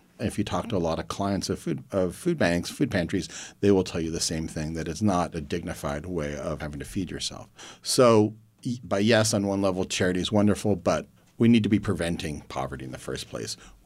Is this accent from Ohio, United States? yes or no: yes; Youngstown, Ohio, United States; I grew up in Youngstown, Ohio, which, as you probably all know, was a very thriving steel town until about early 1980s.